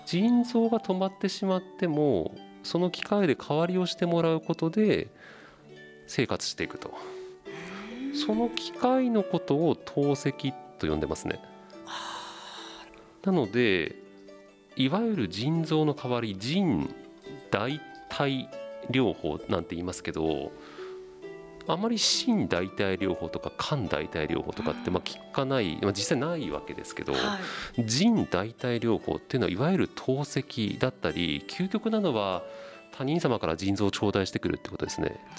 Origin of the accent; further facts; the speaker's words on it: Tohoku, Japan; 逆に私たち東北人は雪とか寒さには慣れてますけど